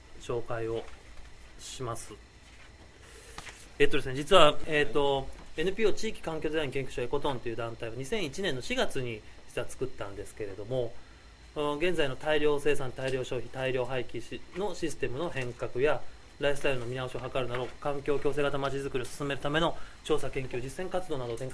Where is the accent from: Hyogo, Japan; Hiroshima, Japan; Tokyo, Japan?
Tokyo, Japan; 東京出身なんですけれども、